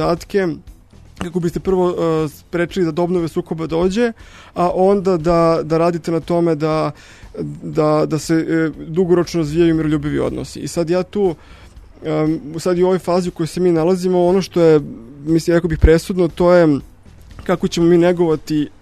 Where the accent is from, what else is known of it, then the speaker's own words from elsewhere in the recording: Belgrade, Serbia; sam odrastao u Beogradu, otac je bio oficir Jugoslovenske narodne armije, majka radila u Crvenom krstu, i onda su primali rodbinu preko Drine u Bosni